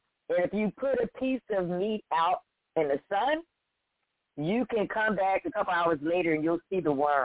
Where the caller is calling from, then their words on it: Pennsylvania, United States; I'm calling from Pennsylvania, and this is actually right up my alley.